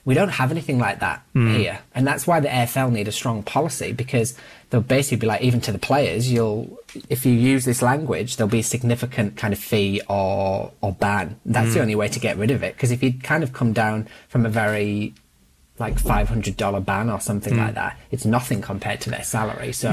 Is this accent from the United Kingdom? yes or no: yes; United Kingdom; so I'm British by background